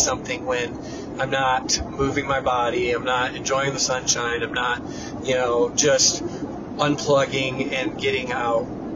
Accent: Michigan, United States; As I grew up in Michigan, and Michigan's full of natural parks and lakes and beaches

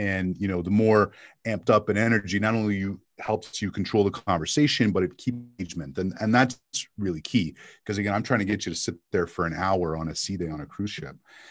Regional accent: Montreal, Quebec, Canada; It was growing up in Montreal.

